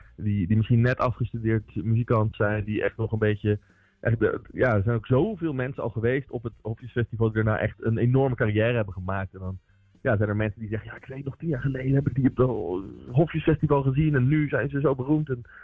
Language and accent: Dutch; Leiden, South Holland, Netherlands; Want ik kom zelf uit Leiden, dus ik heb het altijd een heel warm hart toegedragen.